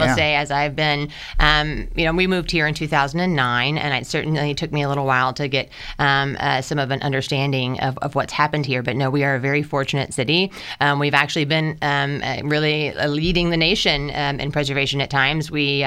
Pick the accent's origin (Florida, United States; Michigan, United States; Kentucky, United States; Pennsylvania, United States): Kentucky, United States; I'm from Central Kentucky originally.